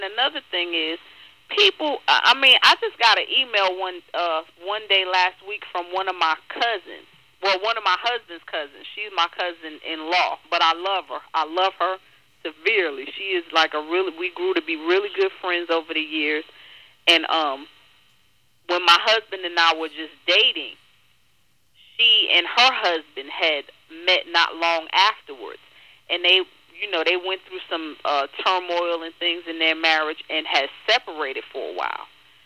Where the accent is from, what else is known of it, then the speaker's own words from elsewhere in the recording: New York City, New York, United States; now in Snow Hill, United States; We're originally from the Bronx, New York.